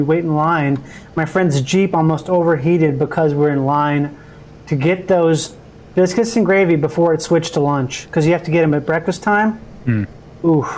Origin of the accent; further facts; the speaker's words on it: Minnesota, United States; I grew up in Minnesota.